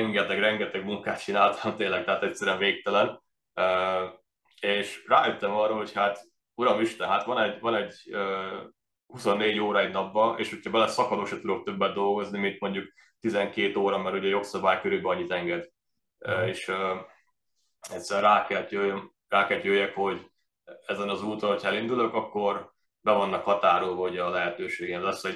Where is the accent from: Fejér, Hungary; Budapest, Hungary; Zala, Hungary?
Zala, Hungary; Zalaegerszeg; Én zalaegerszegi vagyok ugye alapvetően, és el is helyezkedtem